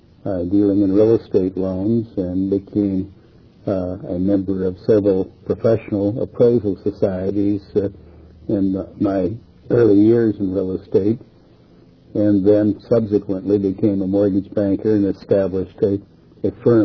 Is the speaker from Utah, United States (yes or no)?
no; Idabel, Oklahoma, United States; born there; moved away; also born or lived in Oregon / California; I was born in Oklahoma, in McCurtain County, in the county seat, Idabel. We left Oklahoma in, I believe, 1927, and because of my father's help, and migrated to Oregon.